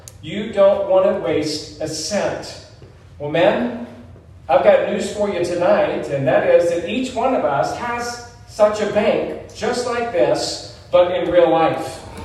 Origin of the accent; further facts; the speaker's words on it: West Coast, United States; I'm from the West Coast too.